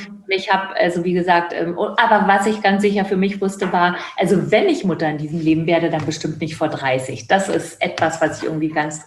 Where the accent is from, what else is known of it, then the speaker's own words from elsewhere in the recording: Caucasus, Russia; now in Germany; Weil also Russland und Kaukasien, da wo ich herkomme, ist wirklich sehr verschieden von Deutschland.